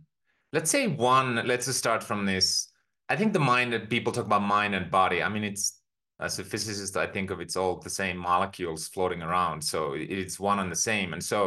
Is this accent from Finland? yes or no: yes; Finland; now in United States; I grew up in Finland on a farm, and you might say pretty humble beginnings.